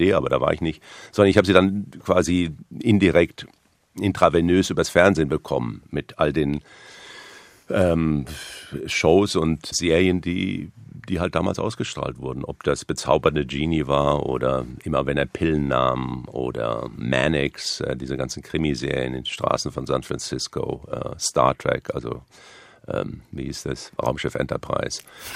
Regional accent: Hanau, Hesse, Germany; Dann sind wir wieder nach Hanau zurück. Also ich habe viele Jahre meiner Kindheit in der Jugend im Hessischen verbracht.

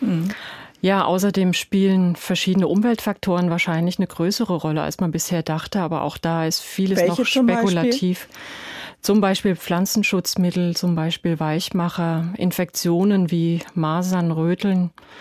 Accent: Odenwald, Germany; Ich komme aus der Odenwälder Gegend.

